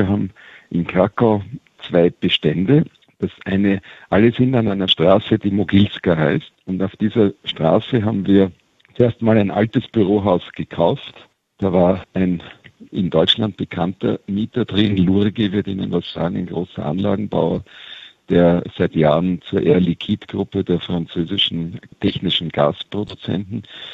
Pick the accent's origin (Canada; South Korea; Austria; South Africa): Austria; Also wir als Österreicher, für uns ist es die zweitgrößte Stadt Graz